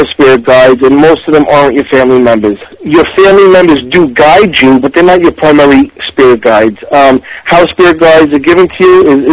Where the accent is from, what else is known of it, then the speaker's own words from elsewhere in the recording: New York, United States; You know what, growing up in New York, there, you know, there's a certain way you grow up, and everybody has an attitude